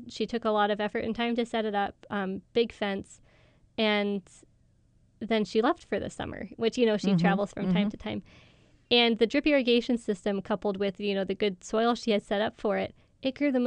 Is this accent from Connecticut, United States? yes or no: yes; Connecticut, United States; I grew up in Connecticut, mm-hmm. and now I'm kind of learning about Connecticut climate